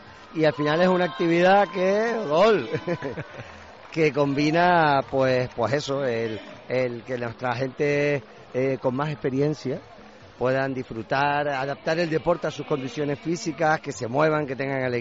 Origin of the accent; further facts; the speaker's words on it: Canary Islands, Spain; La verdad es que como tinerfeño